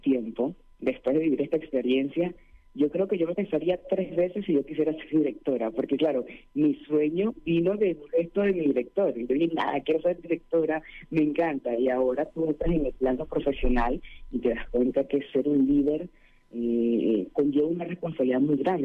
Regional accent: Venezuela; Hay algo interesante, y es que Venezuela, como país latino, o caribeño, nosotros somos muy clásicos.

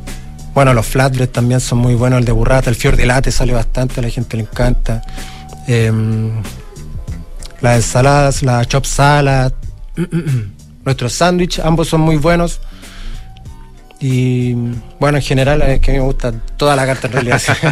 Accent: Chile; yo en realidad no soy árabe, soy chileno, digamos.

